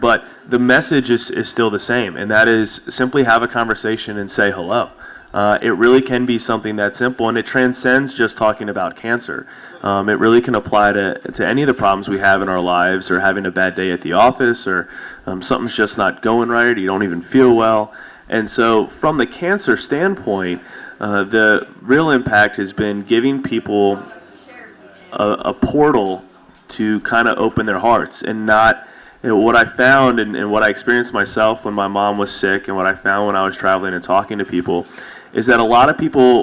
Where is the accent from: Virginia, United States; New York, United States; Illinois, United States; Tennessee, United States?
Virginia, United States; Charlottesville; No, I'm actually from Charlottesville.